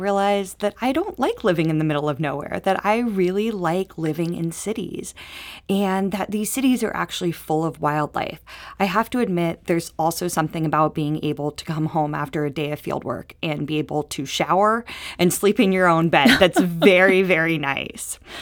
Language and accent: English; Oakland, California, United States; now in St. Louis, United States; And I moved to St. Louis not being a St. Louis resident. I grew up in Oakland, California